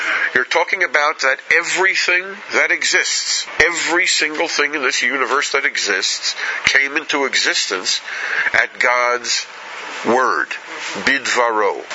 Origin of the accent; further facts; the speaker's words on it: United States; I grew up in America where you spoke to even great Rabbanim by saying you.